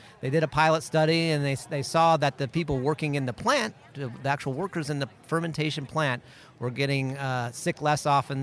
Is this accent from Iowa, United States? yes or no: yes; Iowa, United States; also born or lived in New York City; I grew up in Iowa and I left. I got my PhD in New York City, went to a biotech in the Research Triangle Park. Yeah. And I decided I needed to come back to Iowa.